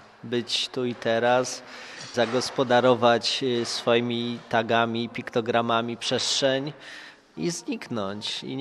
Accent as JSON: {"language": "Polish", "town": "Łódź", "region": "Łódź Voivodeship", "country": "Poland", "tie": "born or raised there", "said": "Jestem z Łodzi, tak. Mieszkam w moim rodzinnym mieście, jakby..."}